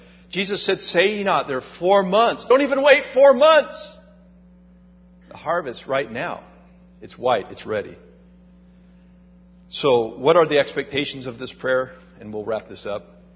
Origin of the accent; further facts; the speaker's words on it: Oregon, United States; You know, I grew up in Oregon, and we had 26 apple trees on the property where I grew up.